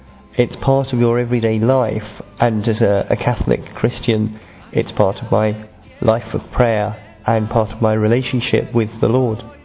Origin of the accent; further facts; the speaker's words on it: England, United Kingdom; I'm from England and I'm 39.